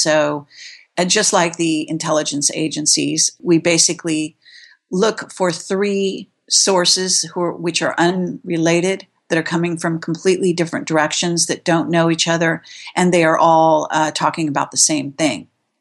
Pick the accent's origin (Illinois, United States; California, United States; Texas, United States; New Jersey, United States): California, United States; But I also grew up in Northern California, and I was born in Moffett Field